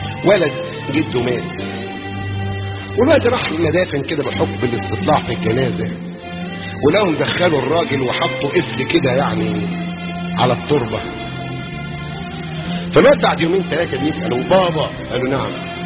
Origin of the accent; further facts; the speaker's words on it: Upper Egypt, Egypt; احنا بحكم ان انا صعيدي وانتوا اغلبكم صعايده